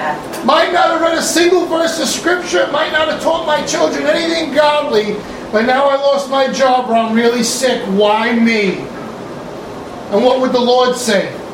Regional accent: United States; I am an American. I live in America, but I am a Christian first.

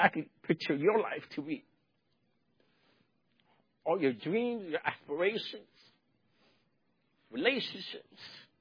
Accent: New York City, New York, United States; I grew up in New York City. We never went camping.

